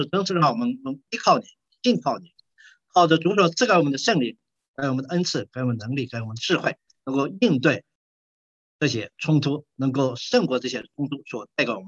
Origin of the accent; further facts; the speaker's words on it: Shaanxi, China; 在陕西，靠近黄河，也靠近我们老家柳宁那个地方，所以他们讲话都是当地的土话，但我听起来很亲切